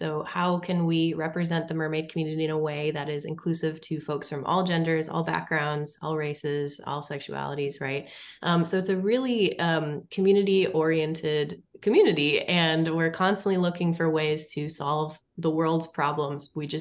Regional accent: Wisconsin, United States; I am a Wisconsin native through and through, and I grew up on the St. Croix River, which is the one that runs into the Mississippi.

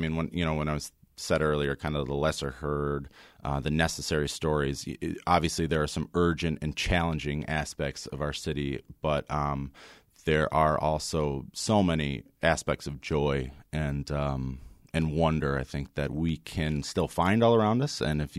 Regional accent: Dunkirk, New York, United States; also born or lived in Buffalo; So I grew up in Western New York in a small kind of hardscrabble town called Dunkirk, named for the one in France, but with far fewer miracles.

